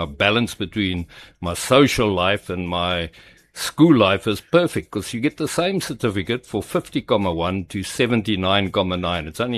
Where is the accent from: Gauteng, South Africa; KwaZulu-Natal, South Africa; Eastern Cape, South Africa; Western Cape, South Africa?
Gauteng, South Africa; Centurion; I grew up in Littleton, which is the new Centurion.